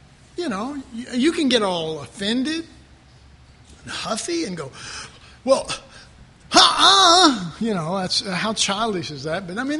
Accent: United States; You know, I'm an American. I believe in it.

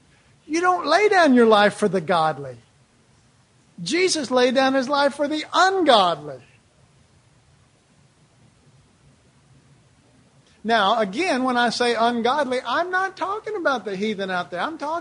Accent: Dallas, Texas, United States; I was raised in Oak Cliff. You know, anybody from this area knows what that means, and that means they push you.

